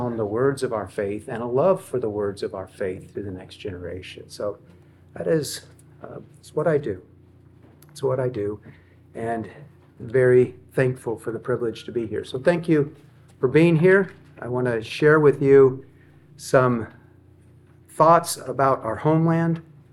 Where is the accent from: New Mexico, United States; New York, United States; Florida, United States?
New Mexico, United States; Los Alamos; I was born in Los Alamos, New Mexico. It's a little town way up in the mountains of northern New Mexico. Had a laboratory there.